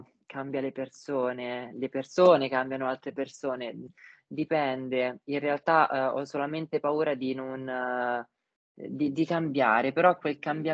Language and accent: Italian; Filottrano, Marche, Italy; Io vengo da Pilottrano, no? In provincia di Ancona, nelle Marche, ed è una città molto piccola, molto chiusa